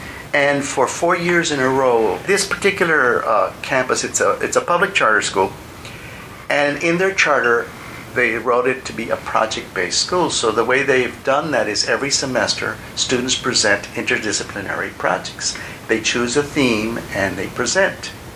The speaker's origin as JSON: {"language": "English", "town": "Laredo", "region": "Texas", "country": "United States", "tie": "born or raised there", "said": "when families from South Texas, including from Laredo, from my hometown, would go up north"}